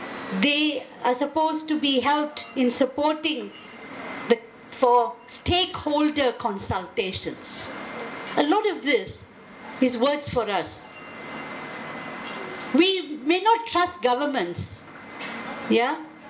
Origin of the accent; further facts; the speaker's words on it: Malaysia; Like I come from Malaysia.